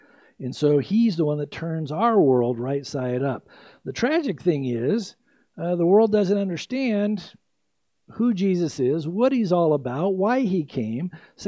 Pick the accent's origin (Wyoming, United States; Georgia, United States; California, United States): California, United States; San Diego; I've experienced fires like that growing up in San Diego.